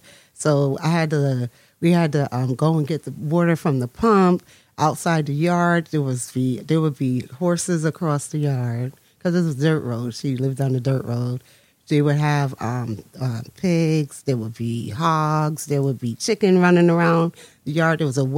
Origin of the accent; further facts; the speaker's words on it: West Haven, Connecticut, United States; I was born in New Haven, lived in New Haven until I was in kindergarten. And then I remember my mom moved to West Haven. And then I did schooling in West Haven until I got to middle school.